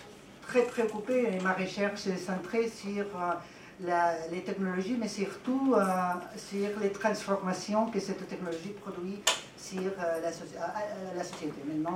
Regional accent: Barcelona, Catalonia, Spain; je suis de Barcelone, je suis catalane, comme vous avez pu comprendre.

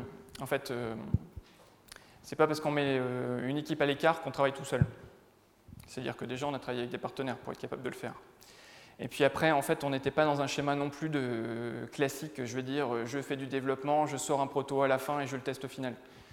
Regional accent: Hauts-de-France, France; Moi, je viens du Nord, hein, donc plutôt une terre de foot qu'une terre de rugby.

